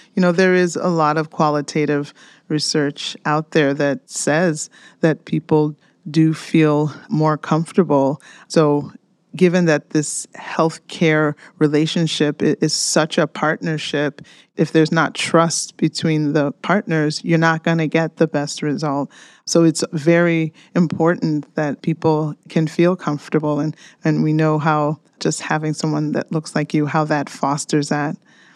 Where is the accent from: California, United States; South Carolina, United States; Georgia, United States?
California, United States; Los Angeles; And it's funny because I'm from South Central LA.